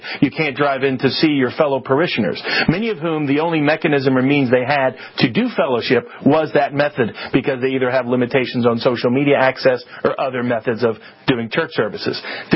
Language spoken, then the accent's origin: English; Chattanooga, Tennessee, United States; I mean, in my hometown, we ended up bringing suit against the mayor of Chattanooga, where I'm from in Chattanooga